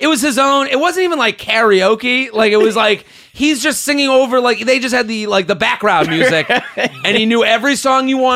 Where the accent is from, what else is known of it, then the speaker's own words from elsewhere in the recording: Boston, Massachusetts, United States; I remember the first time I went to the Jersey Shore because I'm from Boston, and I would go to the beaches like Maine.